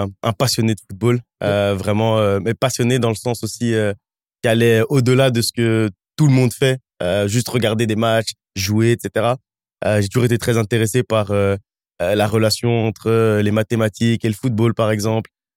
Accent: Charleroi, Wallonia, Belgium; grandi à Charleroi de mes 7 ans jusqu'à mes 18 ans et mon départ pour l'université.

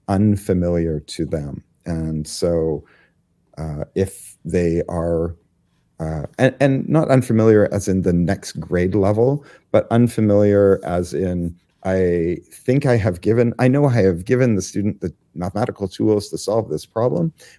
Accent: British Columbia, Canada; So I grew up on the North Shore and all of the BC mountains, whether that was hiking or skiing or camping or canoeing, whitewater kayaking, all that kind of stuff.

